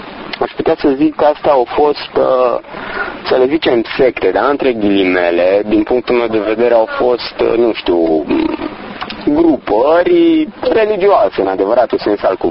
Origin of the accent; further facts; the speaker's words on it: Baia Mare, Maramureș County, Romania; now in Bucharest, Romania; sunt din Baia Mare, de origine, deci din satul lung mai precis. Am ajuns prin București într-un mod mai mult sau mai puțin accidental